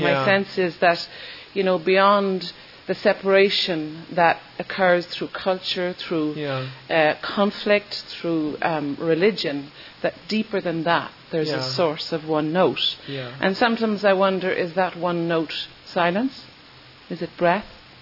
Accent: Ireland; I'm from Ireland, and I suppose have lived through many generations in our country

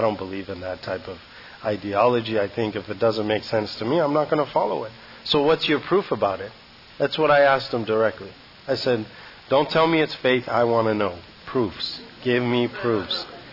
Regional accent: Santa Barbara, California, United States; I grew up in Santa Barbara actually most of my life, ever since I was about 7 years old.

